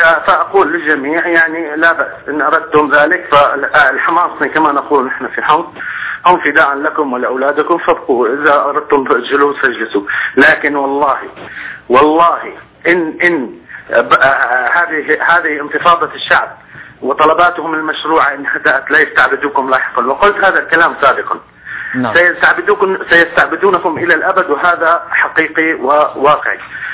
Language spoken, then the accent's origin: Arabic; Homs, Homs Governorate, Syria; انا حمصي.